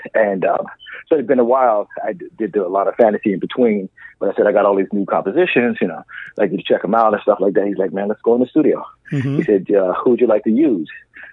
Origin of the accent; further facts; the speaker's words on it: New York, United States; And also, I grew up in New York